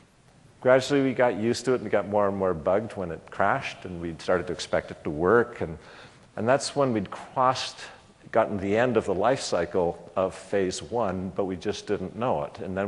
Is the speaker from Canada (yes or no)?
yes; Canada; maybe it's because I'm Canadian and like ice hockey